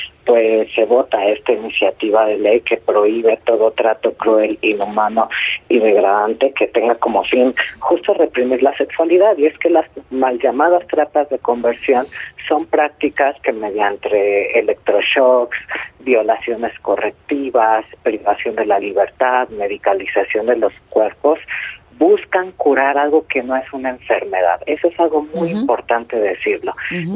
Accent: Mexico; doloroso como ciudadano mexicano poder estar presenciando

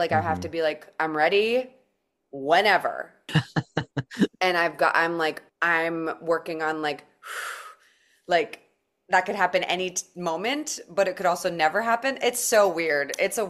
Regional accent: Maryland, United States; We had a long time at the Kennedy Center, which is great because that's home for me. I'm from Maryland. And so I had a long drive home.

